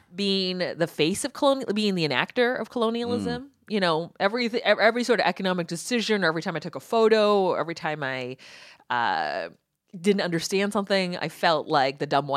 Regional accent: United States; And I, you know, this is just being an American, right?

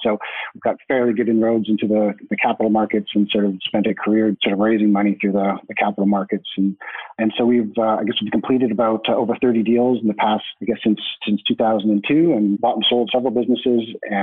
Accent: Canada; so I'm Canadian by nationality, so but I sort of identify as a bit of a global citizen. So I sort of split time between homes in Vancouver, BC, and London, England.

